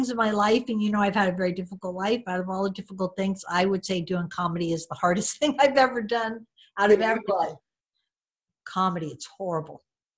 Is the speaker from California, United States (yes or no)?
yes; San Francisco, California, United States; I'm Arab and I'm from San Francisco, born and raised, and there's so much diversity there.